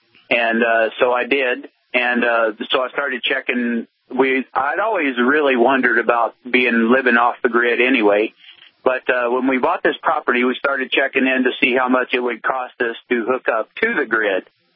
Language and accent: English; Montana, United States; Well, I guess I grew up pretty much in Montana, and my dad could see.